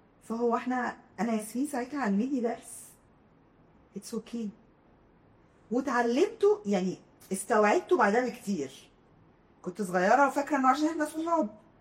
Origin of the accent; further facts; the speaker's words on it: Egypt; احنا كمصريين تنكين